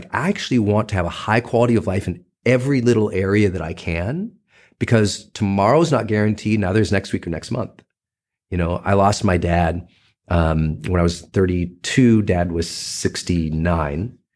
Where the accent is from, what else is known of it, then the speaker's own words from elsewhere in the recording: Butte, Montana, United States; which was hard because I'm a kid from Butte, Montana